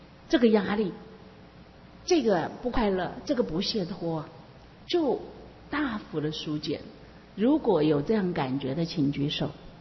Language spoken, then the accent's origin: Chinese; Taiwan; 但基本上它不是我们台湾人，不是我们华裔，我们华人，我们中国人的一个习性